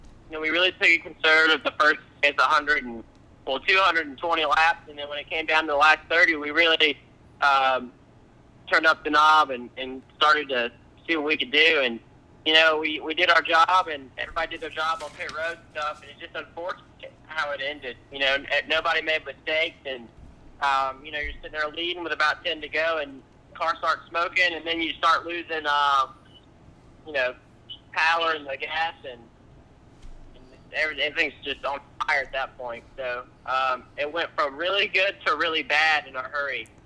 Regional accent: Meridian, Mississippi, United States; also born or lived in Tuscaloosa, Alabama; Well, I was born in Tuscaloosa and raised in Meridian, Mississippi, not too far away from the state line. But yeah, it goes both ways. Some people say I'm from Mississippi, some people say I'm from Alabama.

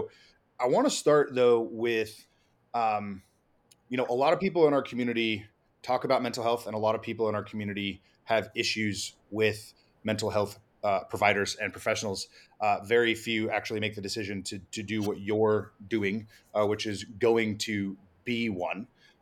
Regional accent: San Diego, California, United States; also born or lived in Columbus, Ohio; So I split time growing up between San Diego and Columbus, Ohio. So I grew up right outside of Camp Pendleton.

